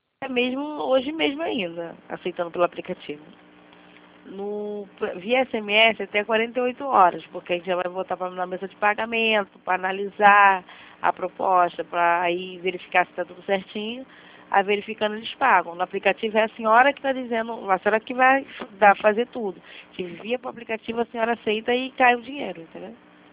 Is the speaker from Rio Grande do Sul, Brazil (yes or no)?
no; Rio de Janeiro, Brazil; eu sou do Rio